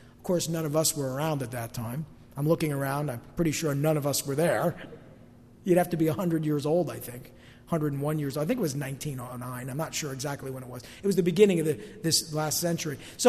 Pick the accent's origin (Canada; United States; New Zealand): United States; New Jersey; I'm a guy from North Jersey. This is the way I speak. This is who I am.